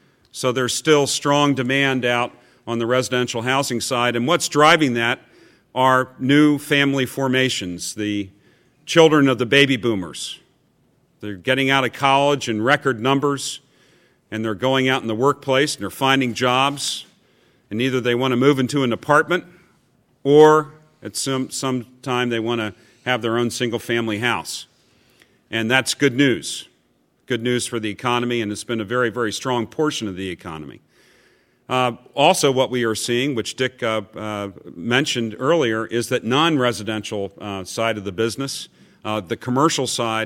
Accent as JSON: {"language": "English", "region": "New Jersey", "country": "United States", "tie": "born or raised there", "said": "I'm born and raised in Salem County, and I am proof that there is life below the Commodore Barry Bridge."}